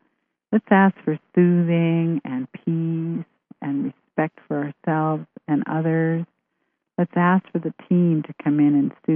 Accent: Vancouver, British Columbia, Canada; we live just a short distance from Vancouver. It's my hometown.

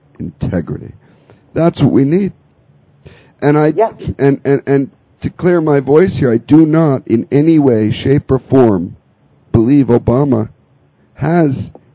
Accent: Canada; born there; I'm Canadian. Unfortunately, I can't. I was born in Canada. I'm still Canadian otherwise.

